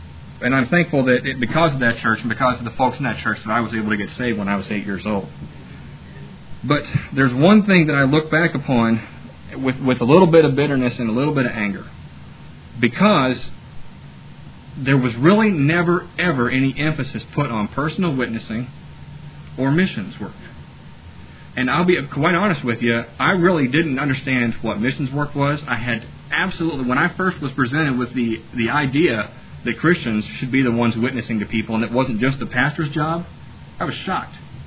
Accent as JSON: {"language": "English", "region": "Kentucky", "country": "United States", "tie": "born or raised there", "said": "I was raised in a Southern Baptist church in Kentucky. I am from the South. I may not sound like it, but I am from the South."}